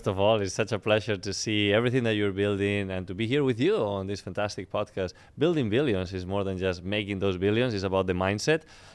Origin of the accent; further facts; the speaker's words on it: Madrid, Community of Madrid, Spain; English is a second language; moved away as an adult; now in United States; I come from Madrid, Spain, came in here with a tennis scholarship.